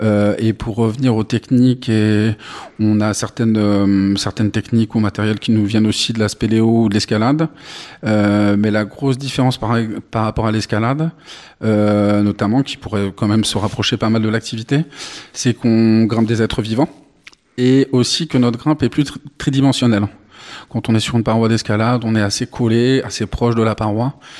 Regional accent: Île-de-France, France; moi je viens d'Île-de-France

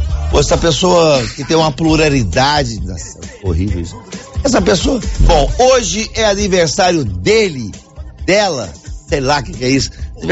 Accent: Minas Gerais, Brazil; Agora, eu também sou mineiro, também sou desconfiado

